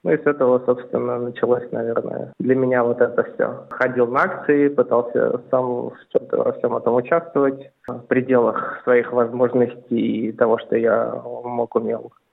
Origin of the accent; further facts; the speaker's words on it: Moscow, Russia; я из Москвы, я русский и я против этой войны. Хоть имя у меня и армянское, происхождение я довольно смешанного, у меня и русские корни, и армянские, татарские